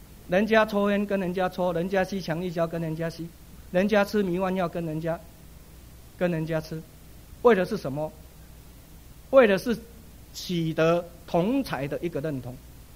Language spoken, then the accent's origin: Chinese; Taiwan; 我在台湾长大，差不多我五岁的时候